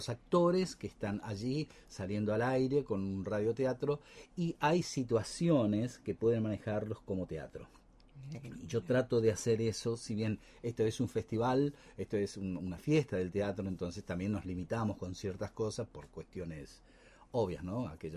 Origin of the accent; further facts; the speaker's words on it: Curuzú Cuatiá, Corrientes, Argentina; born there; also born or lived in Buenos Aires; Yo me formé en Buenos Aires, tanto como locutor como actor. Y bueno, uno siempre el pago tira, ¿no es cierto? Soy nacido en Curuzú-Cuatiá. Estoy haciendo teatro en Curuzú. Hago radio también cuando puedo en Curuzú.